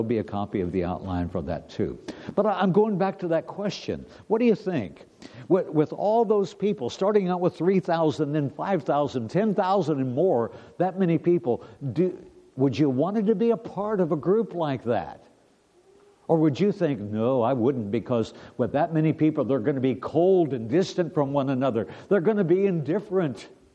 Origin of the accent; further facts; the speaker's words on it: Indianapolis, Indiana, United States; born there; Thank you for giving me the opportunity to be back home again in Indiana. I was born in Indianapolis, not far from the Indianapolis Motor Speedway. I was raised on race car fumes my whole life.